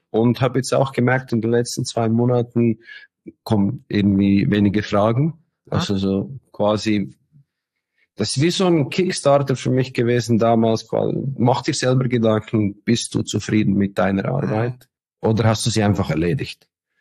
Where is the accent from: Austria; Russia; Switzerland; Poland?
Switzerland; ich komme aus der Schweiz, ich habe in Zürich gearbeitet.